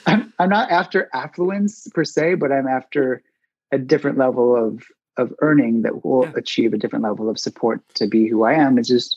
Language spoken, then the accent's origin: English; Midwest, United States; the mentality that I heard a lot growing up in the Midwest